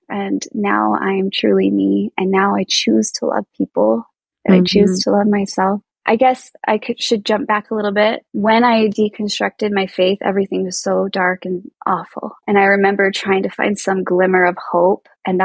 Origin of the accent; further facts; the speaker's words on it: Utah, United States; also born or lived in Texas / Virginia; So I grew up mostly in Utah. I mean, I've lived in Texas, Virginia, Thailand for a little while, but mostly in Utah, which is Mormon land. I grew up Mormon, very, very Orthodox.